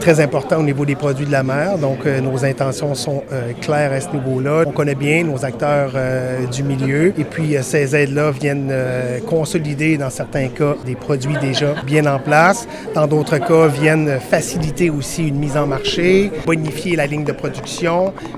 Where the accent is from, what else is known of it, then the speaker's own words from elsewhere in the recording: Quebec, Canada; chez nous au Québec